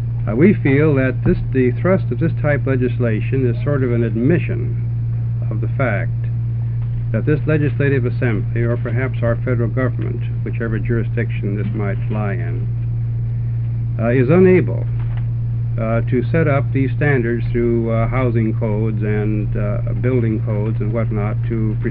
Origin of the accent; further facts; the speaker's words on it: Portland, Oregon, United States; I'm a lawyer from Portland and represent the Oregon Apartment Association.